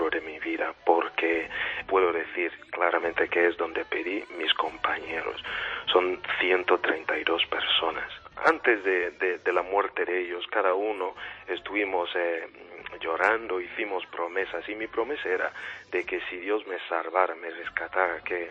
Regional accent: Nigeria; Spanish is a second language; moved away; Pues precisamente salí de Nigeria en el año 1997 aproximadamente, a finales de este año

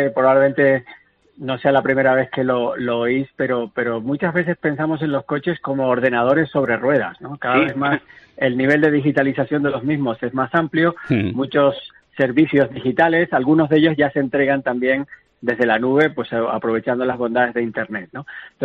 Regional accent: Canary Islands, Spain; accent: Canarian; tengo acento canario

